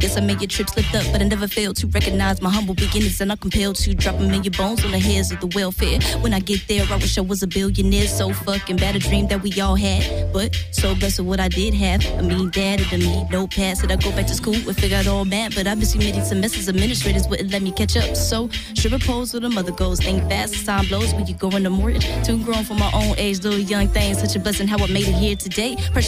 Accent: Los Angeles, California, United States; also born or lived in Arizona; because I just relocated from there recently. But born and raised in Los Angeles, I kind of mess with the underground.

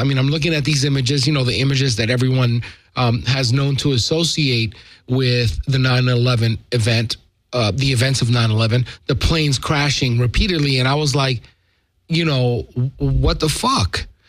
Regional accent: New York, United States; I'm from New York.

